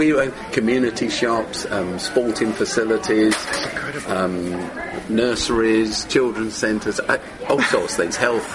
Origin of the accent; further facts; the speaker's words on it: London, United Kingdom; when I was 14, when I was a kid, I grew up in South London, and I went to a dump school.